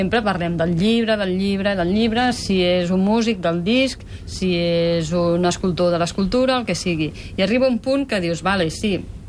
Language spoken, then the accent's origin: Catalan; Badalona, Catalonia, Spain; Com que som de Badalona, ells de Badalona som una secta.